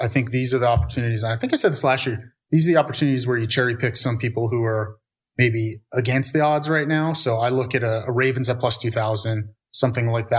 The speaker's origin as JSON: {"language": "English", "region": "New York", "country": "United States", "said": "I'm a New Yorker here, so I saw the Giants drama, if you will."}